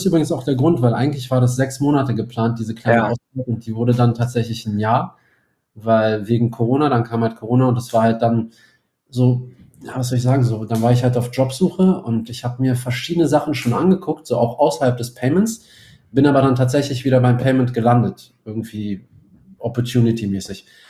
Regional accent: Berlin, Germany; ich bin in Berlin aufgewachsen, habe in Berlin studiert und habe dann nach dem Studium ein bisschen gereist

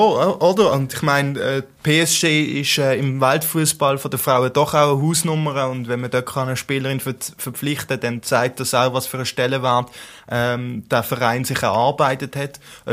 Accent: Switzerland; Es ist sicher ein spannender Transfer, jetzt auch einfach aus Schweizer Sicht oder als Schweizer Fußballfan

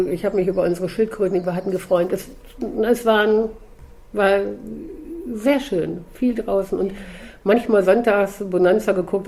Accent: Hildesheim, Lower Saxony, Germany; die habe ich dann auf dem Fahrrad ins Tierheim in Hildesheim, wo ich herkomme, gefahren

